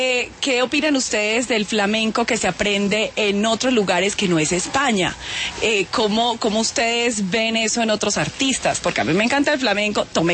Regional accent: Medellín, Antioquia, Colombia; La bandeja paisa de mi tierra, de Medellín.

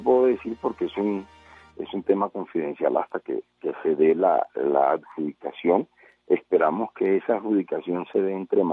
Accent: Valledupar, Cesar, Colombia; also born or lived in Manaure; yo soy cesarense, yo soy nacido en Manaure, criado en Valledupar, estudié en el Colegio Los Perena, ahí me gradué de bachillerato

